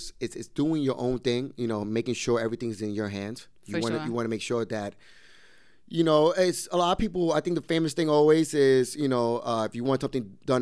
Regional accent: Brooklyn, New York, United States; He's from Atlanta, Georgia, and I'm from Brooklyn, New York. And not only that, is he's African American, and I'm Puerto Rican and Dominican.

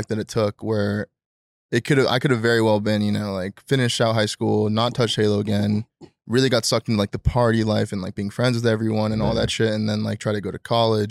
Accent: California, United States; Growing up in SoCal, you like had to, or else like you would just get left behind, not get invited to shit.

